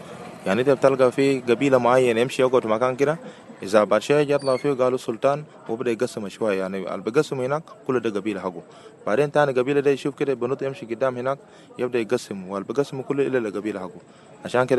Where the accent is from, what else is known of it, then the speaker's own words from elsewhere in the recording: Wau, Western Bahr el Ghazal, South Sudan; أنا من أولاد برقزال من واو.